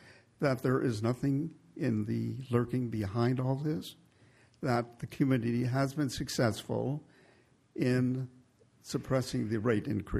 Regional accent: Missouri, United States; Yeah, I know, but I'm from Missouri.

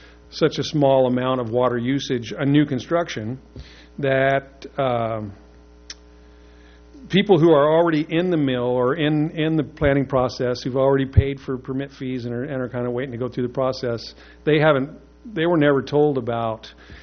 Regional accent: Morro Bay, California, United States; I'm from Morro Bay.

